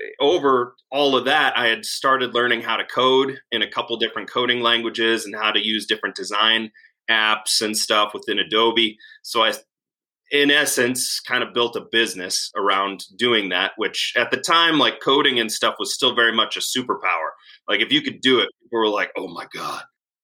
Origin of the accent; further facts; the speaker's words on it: Wisconsin, United States; Yeah, so I grew up in the Midwest in Wisconsin.